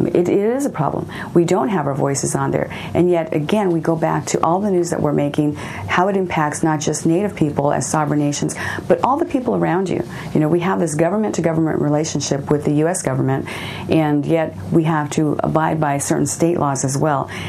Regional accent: Arizona, United States; I'm Hopi from Northern Arizona, and we have a radio station out there, but it's not owned by the tribe.

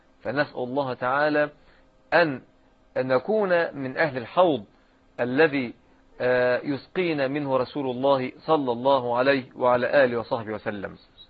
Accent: Egypt; الذي نسميه عندنا في مصر لهدان

